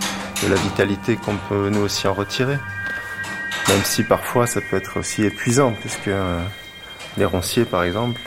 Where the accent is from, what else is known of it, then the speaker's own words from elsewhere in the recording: Provence-Alpes-Côte d'Azur, France; j'ai grandi dans la forêt sans aucun voisin. Donc, je suis originaire de la Provence. Et j'ai grandi dans la forêt